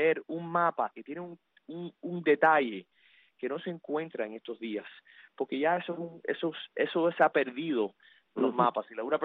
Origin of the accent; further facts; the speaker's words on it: United States; born there; Yo soy un americano, and I'm very proud to be American, nacido en este país, pero nunca me voy a olvidar y tengo mucho orgullo de ser cubano-americano.